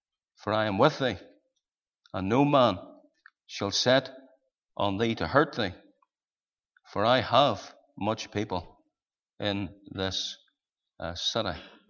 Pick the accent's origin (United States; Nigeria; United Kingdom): United Kingdom; Saintfield, Northern Ireland; I met a man from my hometown of Sainfield, a believer.